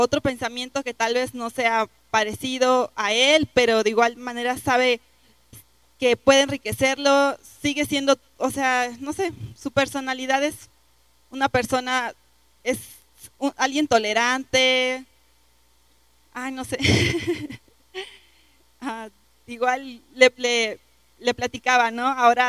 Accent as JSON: {"language": "Spanish", "region": "Morelos", "country": "Mexico", "said": "yo vengo del estado de Morelos"}